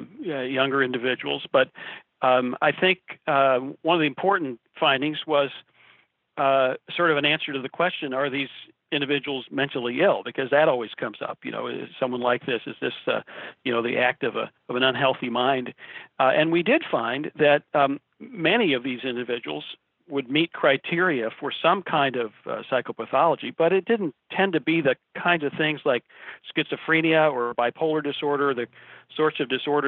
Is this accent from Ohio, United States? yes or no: no; Chapel Hill, North Carolina, United States; a very angry man in my hometown in Chapel Hill, North Carolina